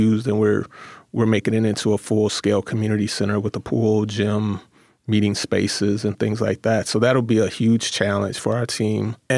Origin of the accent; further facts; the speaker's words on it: Chicago, Illinois, United States; now in Milwaukee, United States; I'm not a native Milwaukee, and I'm from Chicago originally, and I lived in Chicago mostly all my life, except for, you know, college stints.